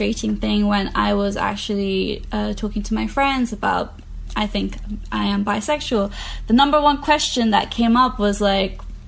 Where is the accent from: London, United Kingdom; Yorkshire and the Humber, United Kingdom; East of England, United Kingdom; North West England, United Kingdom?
London, United Kingdom; also born or lived in Bangladesh; British Bengali. And I say Bengali because I have family from both parts of the Bengal. And I was born in Bangladesh, and I moved to London when I was about 1 year old.